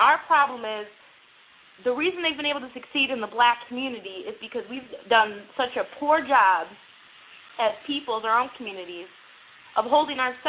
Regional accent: Detroit, Michigan, United States; you actually had Herman Cain that went to my hometown. The definition of what liberalism does to people, Detroit, Michigan

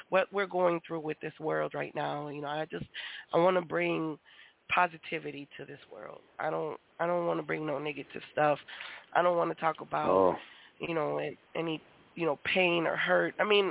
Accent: Mexico; I was born in Mexico, so I was raised

